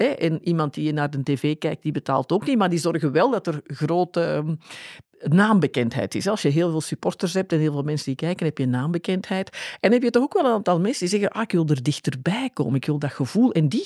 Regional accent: Schoten, Antwerp, Belgium; want ik kom uit Schoten.

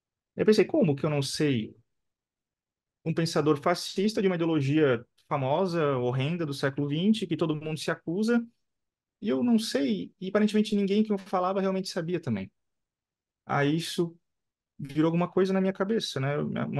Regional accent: Blumenau, Santa Catarina, Brazil; Bem, eu sou de Blumenau, Santa Catarina.

